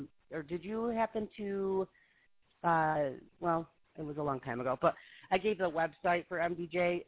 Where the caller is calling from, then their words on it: Fairport, New York, United States; also born or lived in Greece, United States; I'm in Fairport, but we're right on Ridge Road, which is what's crazy. I used to live in Greece by the lake, and we just moved here.